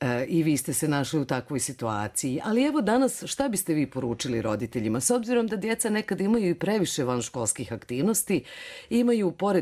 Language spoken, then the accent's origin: Serbian; Banja Luka, Republika Srpska, Bosnia & Herzegovina; Mada su mnoga takmičenja i kod nas u Banja Luci, u Republici Srpskoj, u regionu iznjedrila i pokazala velike talente